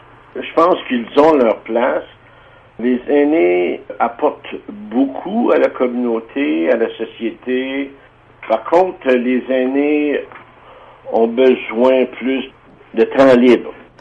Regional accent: Moffet, Quebec, Canada; je suis originaire de Moffett, de Témiscamingue, québécois. Et j'ai fait mes études au séminaire Saint-Michel de Rouyn-Noranda, puis un an aussi au cégep de Rouyn-Noranda, même endroit.

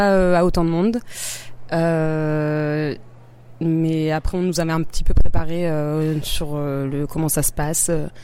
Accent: France; moved away as an adult; now in Toronto, Canada; je suis française. Je suis arrivée il y a un mois à Toronto avec un visa Working Holiday.

